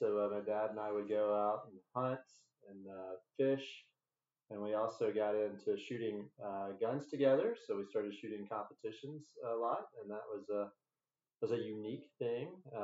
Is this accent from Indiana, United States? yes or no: no; West Point, Mississippi, United States; I grew up in West Point, Mississippi, and lived in the house that my great-grandfather has built.